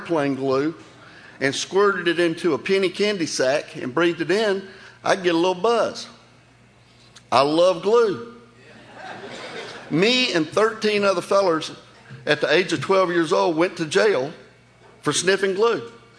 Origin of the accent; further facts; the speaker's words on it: Jacksonville, Florida, United States; also born or lived in Hazelhurst, Georgia; As a little boy, I grew up in Jacksonville, Florida. My father was a trucker. And in the summertime months, my family would send me to South Georgia, a little town where I was born called Hazelhurst, Georgia.